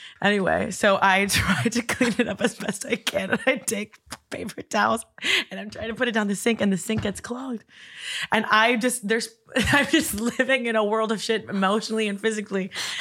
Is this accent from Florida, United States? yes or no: yes; Coral Gables, Florida, United States; I grew up in Coral Gables, and there's like all these like super old houses that are just beautiful.